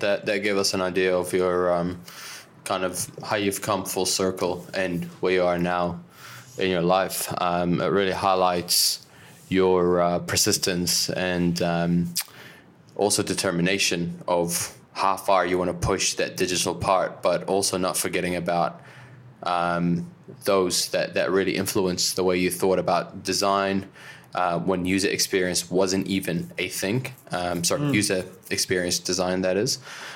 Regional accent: Bacchus Marsh, Victoria, Australia; I think growing up in Bacchus Marsh, that's definitely the most entertaining thing you could do in the classroom.

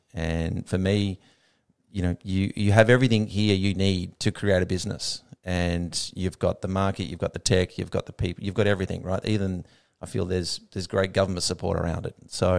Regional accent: Australia; Australia is a little bit different like that. You know, we have a different culture. We come from the British

